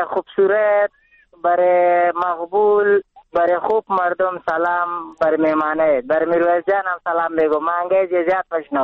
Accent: Nangarhar, Afghanistan; بس خب ما افغان هستم، من ننگرهار

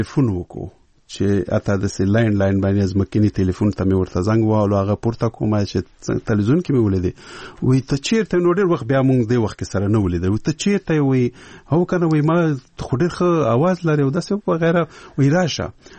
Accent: Peshawar, Khyber Pakhtunkhwa, Pakistan; خو زه ورکوټه په پېښور کې لوی شوی یم

